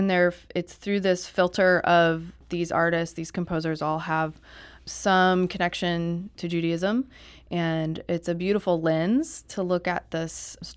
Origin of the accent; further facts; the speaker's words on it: St. Louis, Missouri, United States; Well, I'm from St. Louis